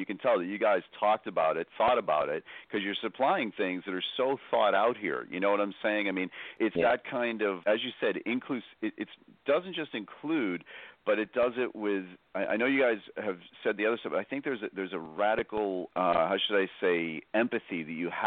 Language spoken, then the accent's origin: English; Ireland; Oh, my God, I'm Irish. I'm like a heater.